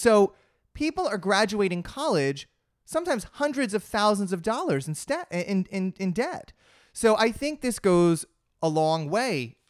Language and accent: English; New Jersey, United States; I'm from New Jersey. I have a very, very big place in my heart for malls.